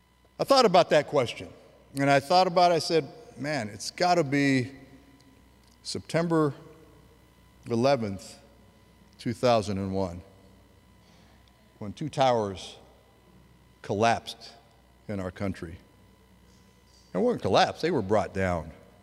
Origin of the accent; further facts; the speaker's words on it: United States; But I'm an American. I live here in this country.